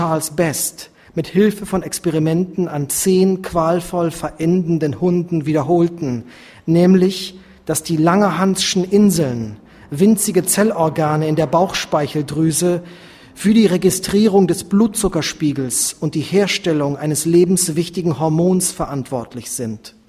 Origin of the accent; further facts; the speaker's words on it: Hamburg, Germany; und einem in meiner Heimatstadt Hamburg.